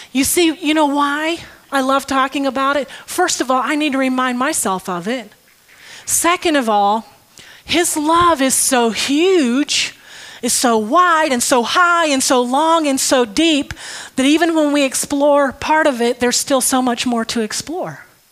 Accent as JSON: {"language": "English", "region": "the South", "country": "United States", "tie": "born or raised there", "said": "because I'm a Southern girl. I was brought up in the South, and every good Southerner has sweet tea in their fridge."}